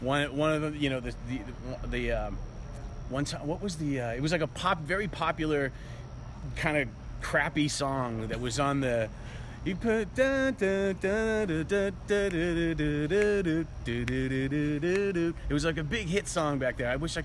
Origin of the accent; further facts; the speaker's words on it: Maine, United States; I grew up in Maine